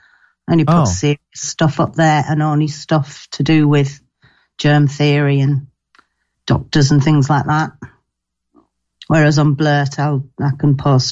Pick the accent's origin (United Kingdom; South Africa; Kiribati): United Kingdom; the north of England; accent: northern; now in London, United Kingdom; More because of my northern accent, really, probably. It kind of sticks out in London.